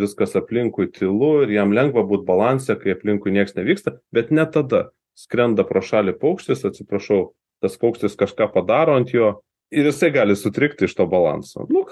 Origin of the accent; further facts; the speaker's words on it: Joniškis, Šiauliai County, Lithuania; Aš užaugau Lietuvoje, aš gimiau Šiauliuose, vėliau gyvenau Joniškėje, užbaigiau mokyklą.